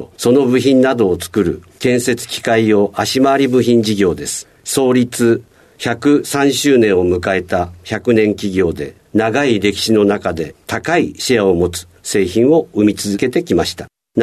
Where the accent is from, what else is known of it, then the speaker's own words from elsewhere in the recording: Minamiboso, Chiba, Japan; born there; 千葉県の南房総生まれです。非常に暖かいところで。